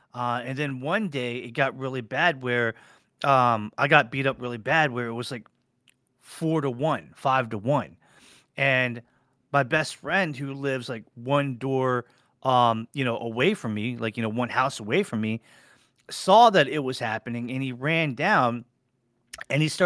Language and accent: English; Annapolis, Maryland, United States; Back in the days in the 80s, growing up in Annapolis, Maryland, there wasn't a lot of Asian diversity as there is today.